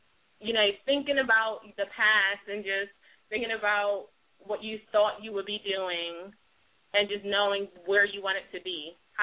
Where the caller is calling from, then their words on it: Accokeek, Maryland, United States; I'm calling from Accokeek, Maryland.